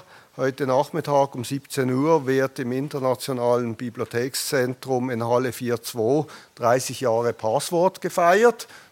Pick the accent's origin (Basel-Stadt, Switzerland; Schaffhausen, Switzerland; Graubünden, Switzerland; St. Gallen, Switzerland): Basel-Stadt, Switzerland; Basel; den ich noch aus seiner aktiven Fußballerzeit in meiner Heimatstadt kenne, selber noch im damaligen alten Joggeli seine Spiele verfolgt habe.